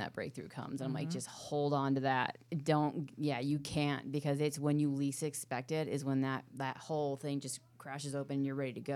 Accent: Virginia Beach, Virginia, United States; now in Los Angeles, United States; I'm from Virginia Beach, and it's not a film town.

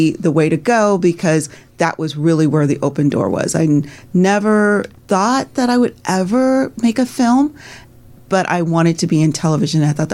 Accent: Diamond Bar, California, United States; I grew up outside of Los Angeles, which was in the city of Diamond Bar.

